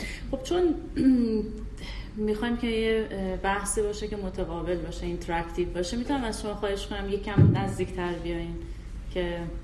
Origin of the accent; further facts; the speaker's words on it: Iran; به عنوان یک ایرانی برحال استرس و استراب و افسردگی جزء مسائل روزمره هستش